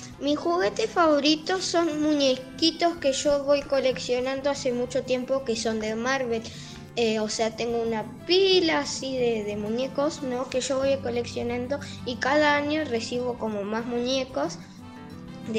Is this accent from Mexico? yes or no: no; Piedras Blancas, Entre Ríos, Argentina; soy de Piedras Blancas Entre Ríos, soy de la escuela número 77 Pedro Pablo Bardi